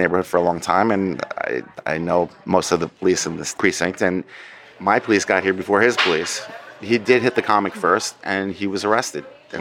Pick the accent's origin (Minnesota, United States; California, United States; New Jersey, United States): New Jersey, United States; I grew up in New Jersey, Bergen County, New Jersey.